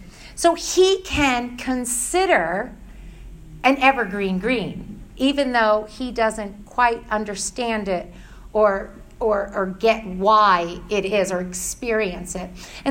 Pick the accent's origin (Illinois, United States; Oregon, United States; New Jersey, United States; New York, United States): New York, United States; I always had the excuse, I'm Italian, I'm emotive, I'm from New York, you know, and that's just who I am.